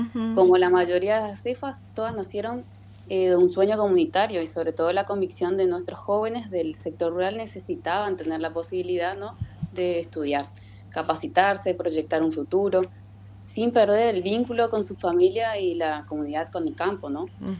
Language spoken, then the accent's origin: Spanish; Andresito, Misiones, Argentina; Yo en realidad trabajo acá, pero soy de Andresito en realidad.